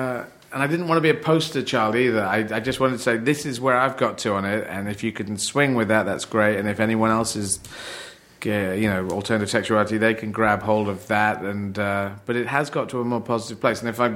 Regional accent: United Kingdom; So it's like African-American, Italian-American, I'm British European

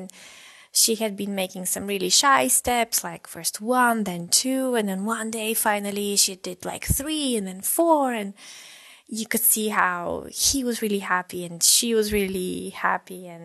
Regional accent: Bulgaria; now in Berlin, Germany; I live in Berlin, Germany, but I'm originally from Bulgaria.

